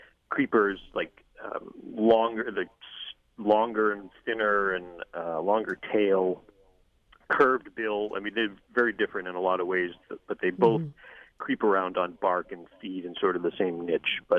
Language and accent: English; Brockton, Massachusetts, United States; I do this Taunton Middleborough one, which is relatively close to where I grew up in Brockton.